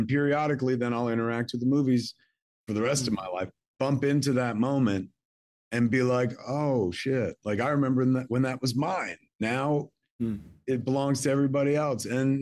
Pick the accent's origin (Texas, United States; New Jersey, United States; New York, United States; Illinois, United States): New Jersey, United States; Highlands; my life growing up in Highlands, like in Jersey in the 70s and 80s.